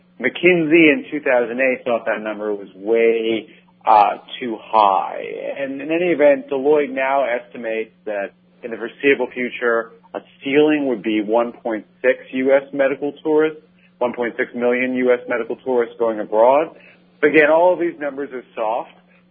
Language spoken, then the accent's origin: English; Canada; now in United States; I'm a Canadian by origin, although I've been living here for a long time in the States.